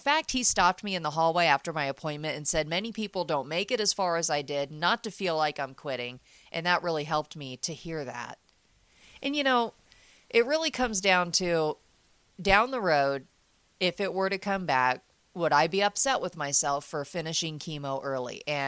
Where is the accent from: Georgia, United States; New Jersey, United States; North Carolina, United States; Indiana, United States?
Indiana, United States; Frankfort; I even met one who lives in my hometown of Frankfort, Indiana.